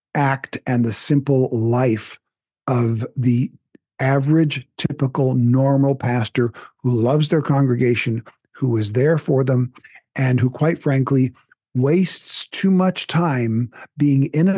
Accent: United States; And, I am an American and have no reason to deny that.

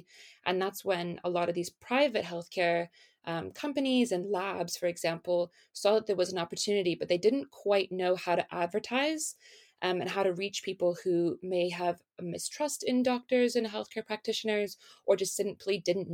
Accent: Toronto, Ontario, Canada; now in London, United Kingdom; I'm from Toronto, Canada, and I'm currently doing my MBA at Holt International Business School at their London campus.

